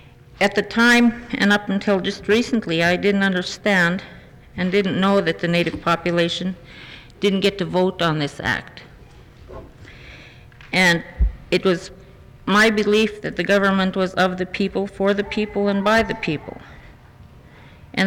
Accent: Port Lions, Alaska, United States; from Port Lyons. And at the time of the Settlement Claims Act, I was living in Oregon.

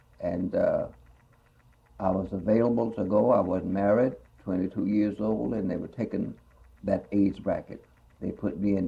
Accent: New Orleans, Louisiana, United States; also born or lived in Mississippi; I came from New Orleans, Louisiana. My parent, the bishop, and … My mother's name was Josephine. We came from the state of Mississippi into the state of Louisiana. Educated in the school system, New Orleans, Louisiana.

